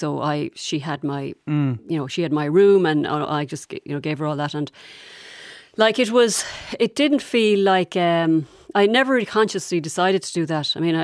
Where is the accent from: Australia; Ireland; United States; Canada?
Ireland; Galway, Connacht; born or raised there